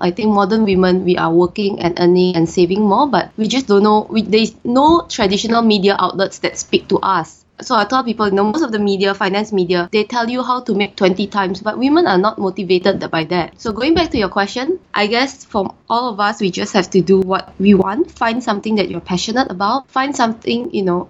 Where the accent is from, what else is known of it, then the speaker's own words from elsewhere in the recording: Singapore; also born or lived in Indonesia; I'm Singaporean. My father is Indonesian. So I grew up in Indonesia for 10 years and then I came to Singapore. And from then I have been in Singapore most of my life. And my mom's half British.